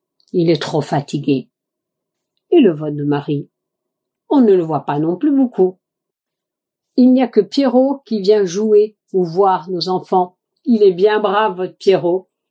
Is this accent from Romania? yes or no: yes; Romania; now in France; Nous, on vient de Roumanie. Moi, j'y suis née. Mon mari aussi. Mais ça fait longtemps que nous vivons en France.